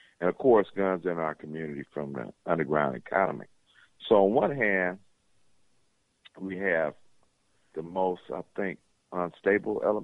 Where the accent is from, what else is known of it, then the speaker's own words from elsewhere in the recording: Compton, California, United States; I grew up in Compton, California. I'm 60 years old. 1972, I graduated from high school.